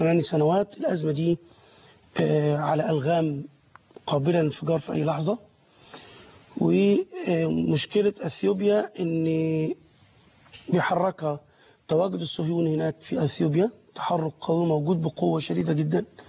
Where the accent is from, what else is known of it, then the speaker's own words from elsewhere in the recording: Egypt; احنا كمصريين بنفتح حنفية بنشرب،